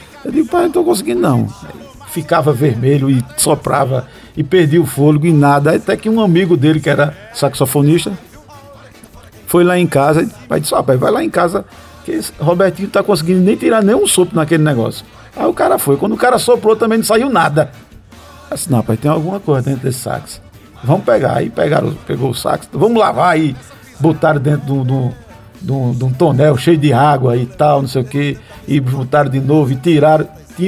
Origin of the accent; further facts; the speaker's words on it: Garanhuns, Pernambuco, Brazil; Eu sou de Garanhuns, né? Da terra de … da terra de Toninho.